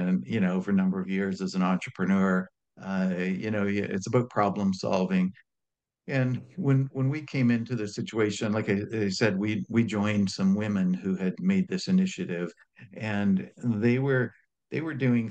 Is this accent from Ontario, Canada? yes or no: yes; Ontario, Canada; I was born in Northern Ontario and grew up there, and in Eastern Ontario, mostly rural communities.